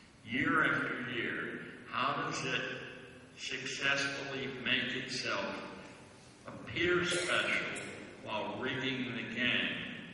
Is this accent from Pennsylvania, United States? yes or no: yes; Pittsburgh, Pennsylvania, United States; now in New York, United States; I'm as greedy as the next Pittsburgher.